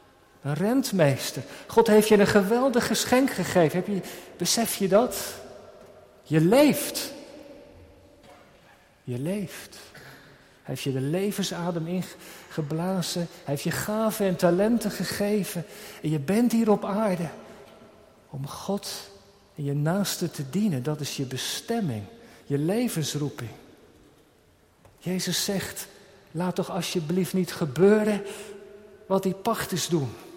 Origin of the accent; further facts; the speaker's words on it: Netherlands; Want we zijn toch wel Nederlanders, toch?